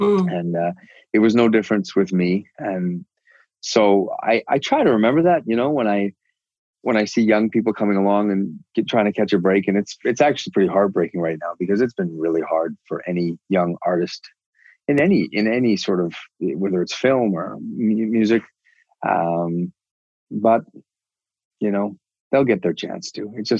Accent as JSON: {"language": "English", "country": "Canada", "said": "There's something really special about being Canadian, isn't there, though?"}